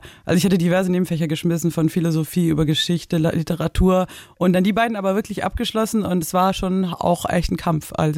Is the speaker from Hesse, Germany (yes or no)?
no; Ulm, Baden-Württemberg, Germany; Ulm City, so Vorstadt war, das ist richtig krass.